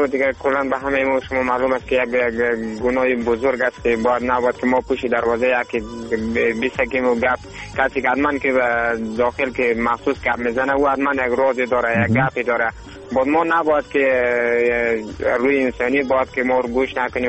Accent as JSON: {"language": "Persian", "country": "Afghanistan", "said": "همه ما شما افغان هستیم"}